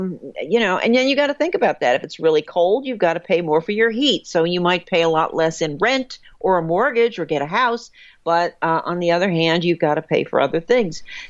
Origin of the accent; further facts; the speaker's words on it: New Jersey, United States; I was born and raised in New Jersey. That's 13.